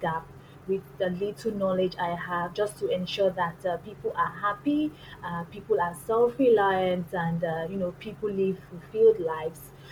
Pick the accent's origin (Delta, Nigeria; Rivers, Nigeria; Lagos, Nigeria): Lagos, Nigeria; So first things first, I'm from Lagos, Nigeria in West Africa.